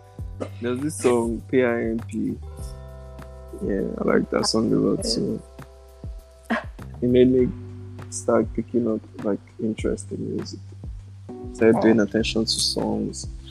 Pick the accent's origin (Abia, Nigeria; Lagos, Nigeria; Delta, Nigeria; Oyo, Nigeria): Oyo, Nigeria; I mean, I'm from Oyo State in Nigeria, and I make music.